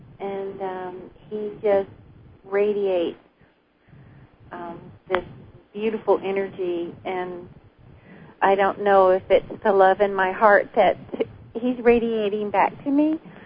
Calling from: Arizona, United States

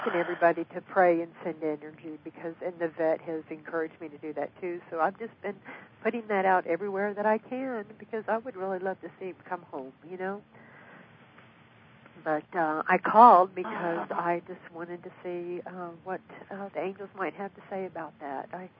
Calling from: North Carolina, United States; The Smoky Mountains in North Carolina.

